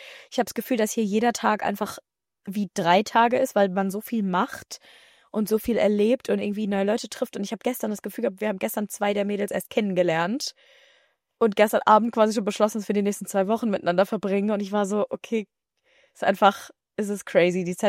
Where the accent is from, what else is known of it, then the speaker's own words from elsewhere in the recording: Düsseldorf, North Rhine-Westphalia, Germany; Ich, so, ich komme aus